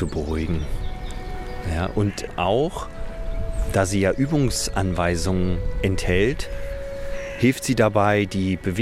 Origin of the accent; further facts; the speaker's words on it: Usedom, Mecklenburg-Vorpommern, Germany; Ich bin ja auf der Insel Usedom aufgewachsen, also in der DDR. War ja 11 Jahre, als die Mauer gefallen ist.